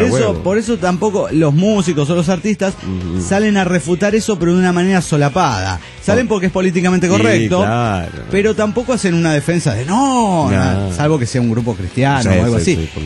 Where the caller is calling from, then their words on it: Cochabamba, Bolivia; de Cochabamba, Bolivia.